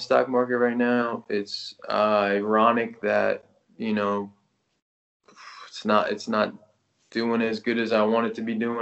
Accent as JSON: {"language": "English", "region": "New Jersey", "country": "United States", "tie": "born or raised there", "also_born_or_lived": "Pennsylvania", "lives_now": "Las Vegas, United States", "said": "Grew up in New Jersey. Was in Pennsylvania a lot for school and shit."}